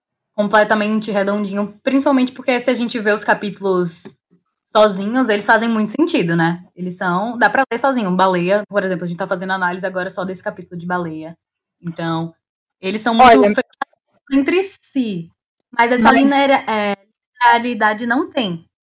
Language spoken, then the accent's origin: Portuguese; Northeast Region, Brazil; Como nordestina, tudo bem não saber isso, porque, né, nossa cultura é muito vasta.